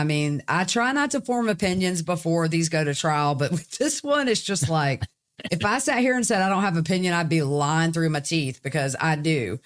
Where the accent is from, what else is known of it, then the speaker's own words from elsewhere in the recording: the South, United States; accent: Southern; my Southern accent would give me away a little bit that I wasn't a local.